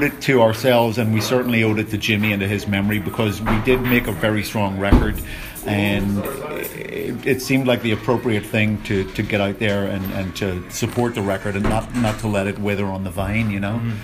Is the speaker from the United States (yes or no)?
no; Belfast, Northern Ireland, United Kingdom; And we end in my hometown of Belfast tomorrow night.